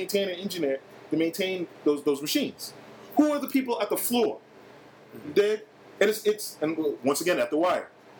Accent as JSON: {"language": "English", "country": "Trinidad & Tobago", "said": "I'm from Trinidad."}